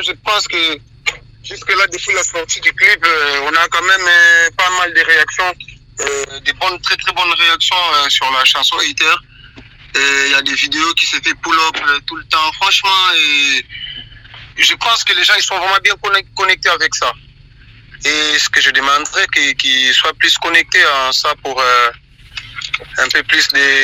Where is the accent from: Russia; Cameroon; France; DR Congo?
DR Congo; Même là-bas chez nous au Congo